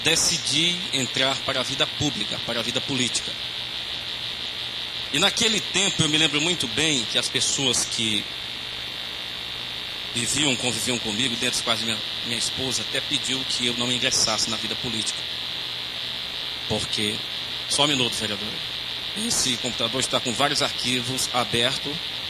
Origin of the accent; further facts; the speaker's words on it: Guadalupe, Piauí, Brazil; Nasci na minha cidade, cresci aqui, fiquei durante um bom tempo e saí novo, em busca de estudo